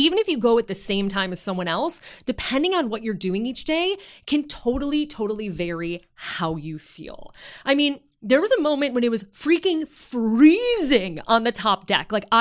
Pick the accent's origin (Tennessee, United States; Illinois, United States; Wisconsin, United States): Illinois, United States; Chicago; I grew up in Chicago. I spent a lot of time in New York.